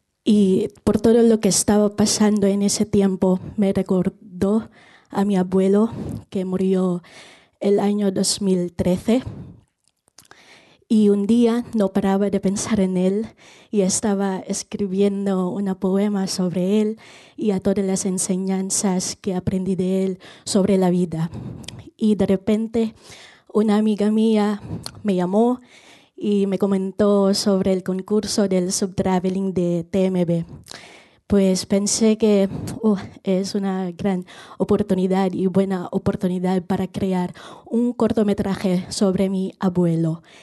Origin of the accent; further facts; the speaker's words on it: Philippines; me aseguré que pudiéramos exponer una parte de nuestra cultura como filipinos